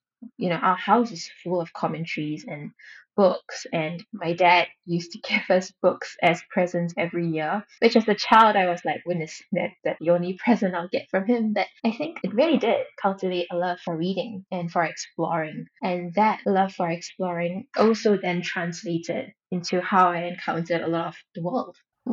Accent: Malaysia; now in Singapore; And when I came from Malaysia to Singapore

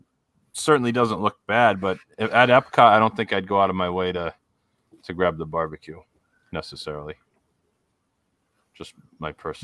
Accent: Rhode Island, United States; accent: Rhode Island; You walk in, I'm in there, got my Rhode Island accent.

